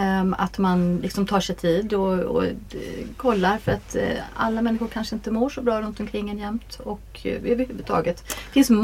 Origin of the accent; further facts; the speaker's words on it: Sweden; also born or lived in Asia / Africa / Europe; Och jag fick ju verkligen upp ögonen där som svensk då. Så jag var uppfödd utomlands. Jag flyttade runt väldigt mycket med min mamma och pappa. Pappa jobbade utomlands och jag har bott i Asien, jag har bott i Afrika, jag har bott i hela Europa. Och jag flyttade ju hem som 11-åring